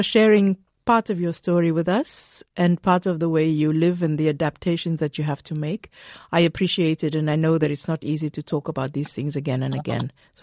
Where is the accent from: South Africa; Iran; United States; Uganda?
South Africa; I'm from South Africa. We've got lots of lions.